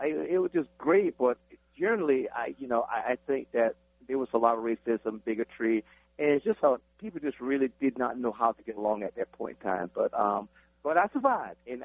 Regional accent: South Carolina, United States; when I was growing up here in South Carolina, the Braves were the only team that was nearby

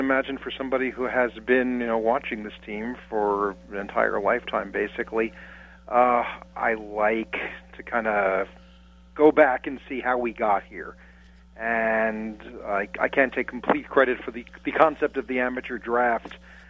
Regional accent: Long Beach, New York, United States; I grew up in Long Beach listening to WGBB, by the way, as a kid

